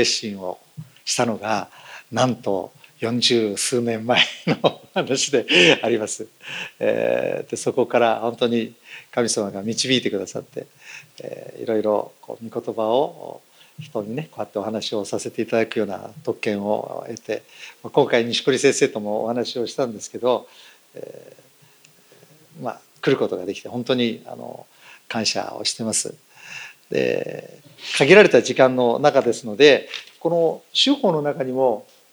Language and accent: Japanese; Setagaya, Tokyo, Japan; 東京の世田谷三軒茶屋で生まれ育ちました。